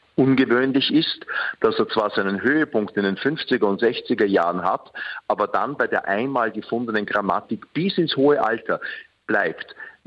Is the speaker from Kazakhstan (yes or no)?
no; Austria; Tatsächlich mag man sich als Österreicher wundern